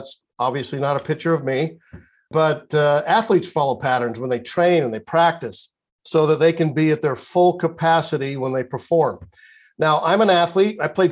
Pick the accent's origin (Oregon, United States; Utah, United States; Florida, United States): Utah, United States; now in Arizona, United States; I live in Arizona. I was born and raised and lived in Utah for many, many years. We've been down here a little over a decade in Arizona